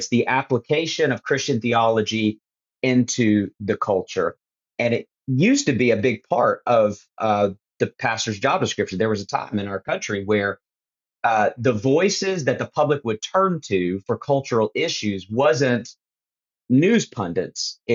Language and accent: English; Kentucky, United States; I'm born and raised in Kentucky, love Kentucky, and Kentucky's my passion.